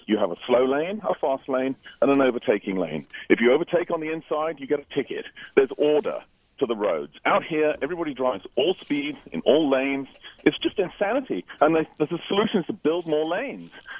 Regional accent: England, United Kingdom; I'm from England, and I must say that I think most people from England, when they come over here, are incredibly frustrated with the roads.

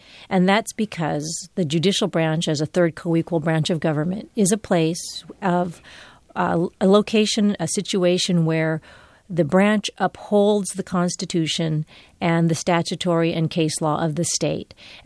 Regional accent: Philippines; I have come to not think of myself as female or as Filipina.

